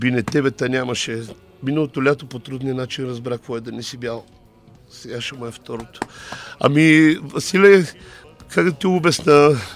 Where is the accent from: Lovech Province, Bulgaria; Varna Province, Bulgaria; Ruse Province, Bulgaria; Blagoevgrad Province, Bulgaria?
Lovech Province, Bulgaria; Lovech; аз съм от Ловеч, ама аз и на Даге говоря.